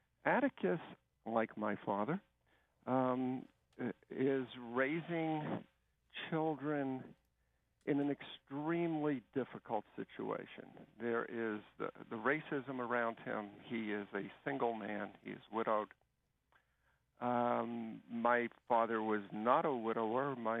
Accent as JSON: {"language": "English", "town": "Brooklyn", "region": "New York", "country": "United States", "said": "You can tell by my accent I'm not from down East Maine. I'm from the Italian inner city of Brooklyn. New York."}